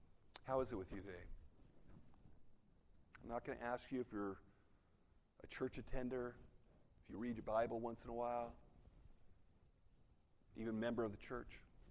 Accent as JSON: {"language": "English", "region": "California", "country": "United States", "tie": "born or raised there", "said": "When I was 15 years old, growing up in California, I got my first bona fide job as a busboy in a restaurant."}